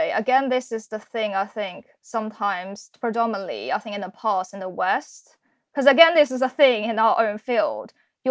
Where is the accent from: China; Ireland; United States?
China; when I was growing up in China